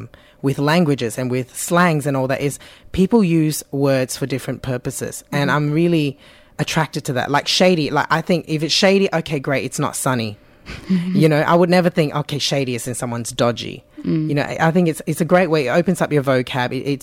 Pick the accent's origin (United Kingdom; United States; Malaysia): Malaysia; first language Cantonese; Because I grew up speaking Cantonese. Mm-hmm. Okay. But because I grew up in Malaysia, the Cantonese sounded different.